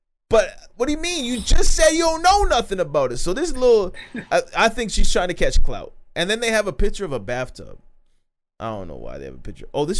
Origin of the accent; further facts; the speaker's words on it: Canada; bro, being a Canadian, I should know this shit